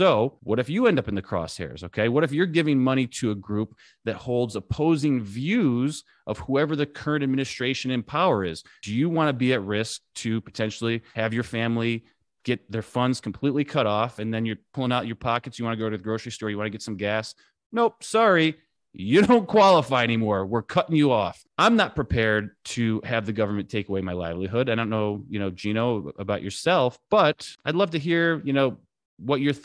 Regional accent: New York, United States; Look, I grew up in New York. We would go to Canada, you know, we called it.

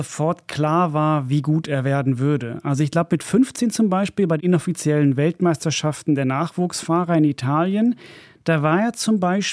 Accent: Finland; aber als Finne war das natürlich so, man durfte einmal pro Jahr in die Alpen eine Woche

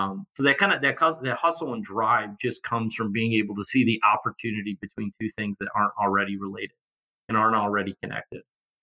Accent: Canandaigua, New York, United States; also born or lived in Rochester, New York; I grew up in Rochester, New York. And then when I was getting ready to enter grade school, my family moved to a farm town in the Finger Lakes called Canandaigua. It was a big change from the city

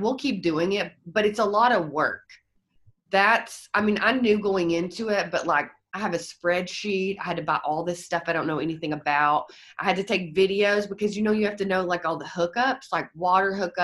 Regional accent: Southern US, United States; I'm from the South, and I thought, like, I'm from a small town, so I thought I was really from the country

